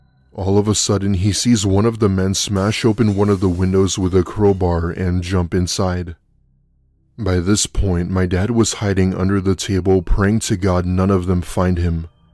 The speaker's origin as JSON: {"language": "English", "town": "Cincinnati", "region": "Ohio", "country": "United States", "tie": "born or raised there", "said": "I worked as a waitress at a local diner in my hometown of Cincinnati, Ohio. Don't even get me started with the Ohio jokes."}